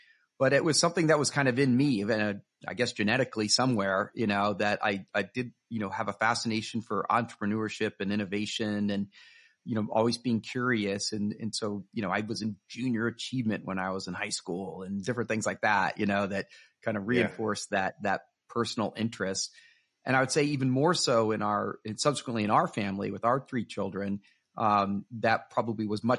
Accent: Miami, Florida, United States; Yeah, so I grew up in Miami, Florida, and went to big public high school and worked as a front end service personnelman at Publix.

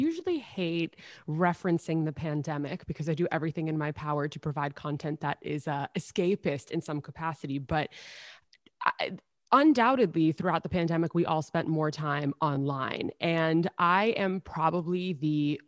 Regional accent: New York City, New York, United States; maybe it's because of my age, maybe it's because of growing up in New York City.

